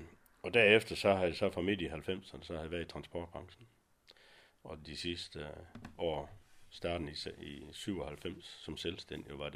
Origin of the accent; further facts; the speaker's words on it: Troldhede, Central Denmark Region, Denmark; born there; Jeg er født i Troldhede, op imellem Skjern og Herning.